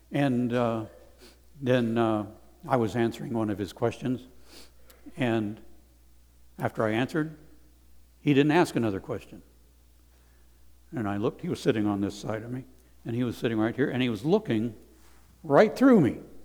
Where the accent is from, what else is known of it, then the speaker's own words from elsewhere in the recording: Rwanda; And the guys over there, these are Rwandese guys. And they knew I was from Rwanda.